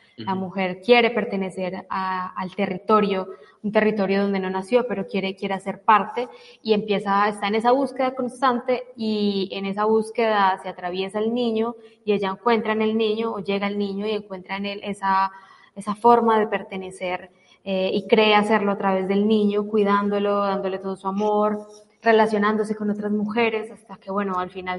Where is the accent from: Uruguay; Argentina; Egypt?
Egypt; Complicado. Yo siempre voy a decir que soy de Egipto.